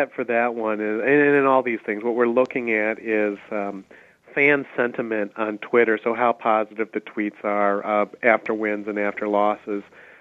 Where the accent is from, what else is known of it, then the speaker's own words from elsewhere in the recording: Illinois, United States; So I grew up in the Chicago suburbs, but I've always been a Steelers fan and a Pirates fan.